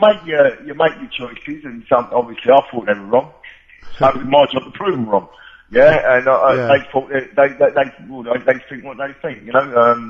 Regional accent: Enfield, London, United Kingdom; I was born in Agnew and I grew up in Enfield, North London.

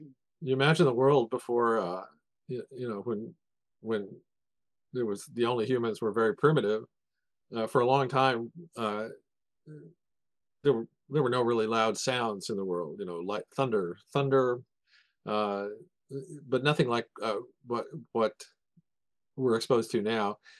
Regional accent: Kansas City, Missouri, United States; My hometown stadium, Arrowhead Stadium in Kansas City, is one of the very worst.

